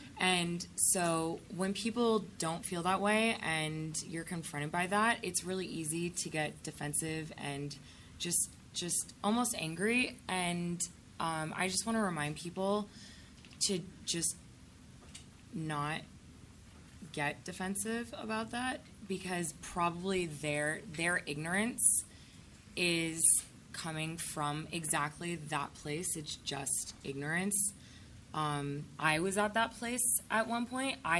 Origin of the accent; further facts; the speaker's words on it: the South, United States; I come from the South